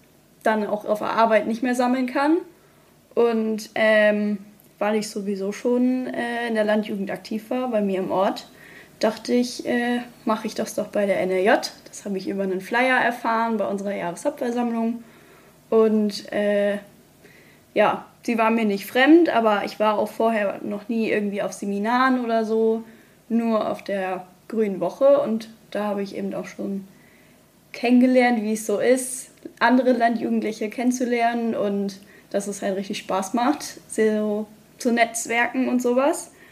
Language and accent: German; Wietzen, Lower Saxony, Germany; aus Wietzen. Das ist so ziemlich genau zwischen Bremen und Hannover. Ich bin 20 Jahre alt